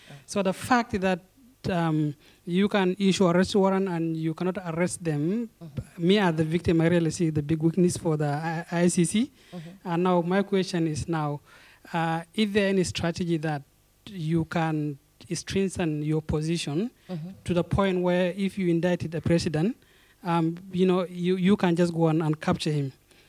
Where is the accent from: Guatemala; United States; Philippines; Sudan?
Sudan; Darfur; as someone from Darfur